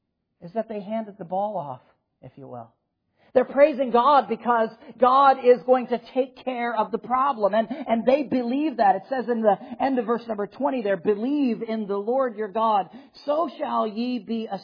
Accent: Minnesota, United States; typically when I grew up in Minnesota, we would watch Fran Tarkenton and Wade Wilson and those Minnesota Viking players.

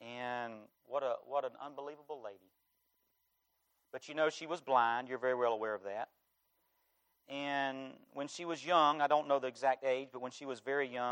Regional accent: Charlotte, North Carolina, United States; I'm from North Carolina. I'm a Tar Heel. I'm from this state. I've lived in South Carolina for most of my ministry and love it. But I'm a Tar Heel. I'm from the state of North Carolina. I was born and raised in Charlotte, right outside of Charlotte.

